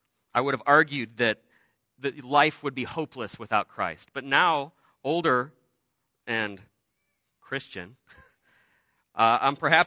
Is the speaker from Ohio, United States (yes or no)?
yes; Cleveland, Ohio, United States; It takes place in Cleveland, Ohio, my hometown.